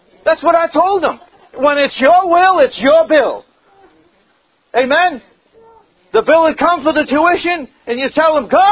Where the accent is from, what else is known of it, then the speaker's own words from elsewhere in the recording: Massachusetts, United States; also born or lived in Western US; Oh, I told her where I was from, that I was from Massachusetts, but I had been living out west for a number of years.